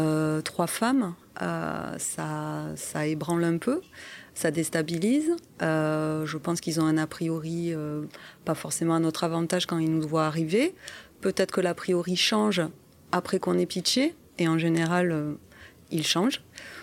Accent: Toulouse, Occitanie, France; j'ai 41 ans, je suis toulousaine.

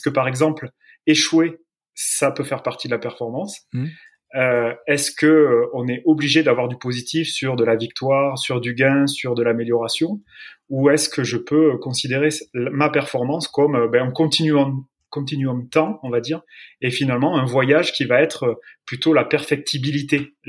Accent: Agen, Nouvelle-Aquitaine, France; pour commencer par le début. Je suis originaire du Lot-et-Garonne, d'Agen, baigné dans le rugby

